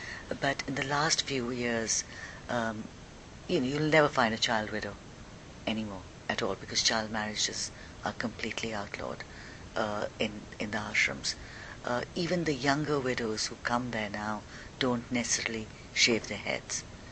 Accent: India; I mean, growing up in India, I've heard about them.

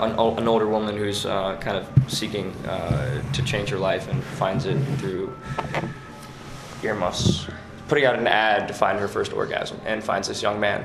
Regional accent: the South, United States; accent: southern; I get caught up in my southern accent sometimes.

